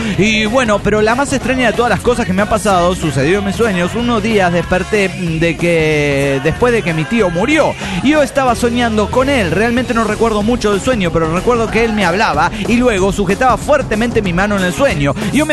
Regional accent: Celaya, Guanajuato, Mexico; de Celaya, Guanajuato.

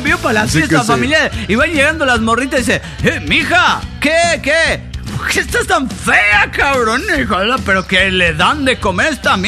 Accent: Turmero, Aragua, Venezuela; de Turmero, Venezuela, chingándose una arepa

